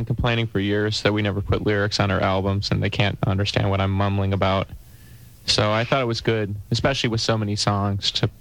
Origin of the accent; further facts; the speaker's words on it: Midwest, United States; I mean, I think it's got a lot to do with growing up in the Midwest. You know, it's a kind of a more working class kind of vibe